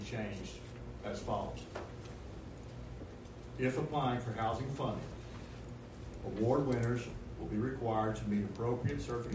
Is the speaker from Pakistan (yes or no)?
no; Tennessee, United States; I grew up in Gibson County. We didn't have you. And so I'm just saying that I grew up on rural Route 48